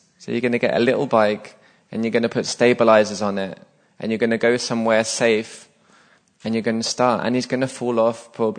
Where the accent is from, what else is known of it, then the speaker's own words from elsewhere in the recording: England, United Kingdom; I'm a man, or I'm white, or I'm English, in my instance